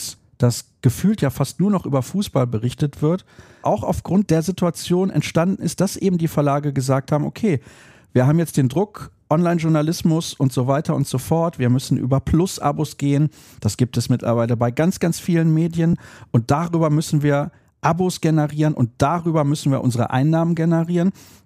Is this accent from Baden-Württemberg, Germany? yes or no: no; Solingen, North Rhine-Westphalia, Germany; Und in meiner Heimatstadt in Solingen gab es dann immer, ich glaube dienstags, einen Überblick über den Amateurhandball